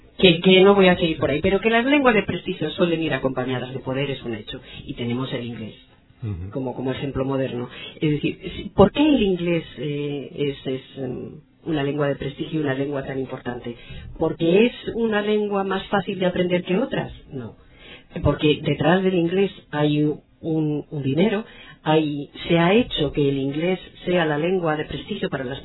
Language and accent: Spanish; Spain; accent: Castilian; tú hablas andaluz y tú hablas igual de bien que yo, que tengo acento castellano.